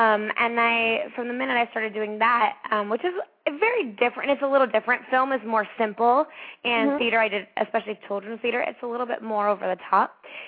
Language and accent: English; Boulder, Colorado, United States; now in Los Angeles, United States; And actually, when I came here, I'm from Boulder, and Boulder's a very innocent city. And so I used to, like, wave to everybody, you know, in Colorado.